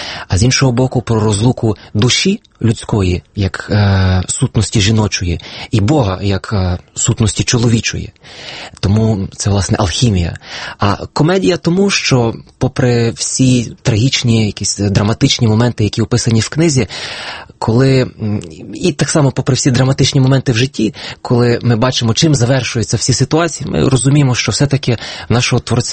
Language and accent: Ukrainian; Pustomyty, Lviv Oblast, Ukraine; я подзвонив за номером міської газети міста Пустомити, звідки я родом.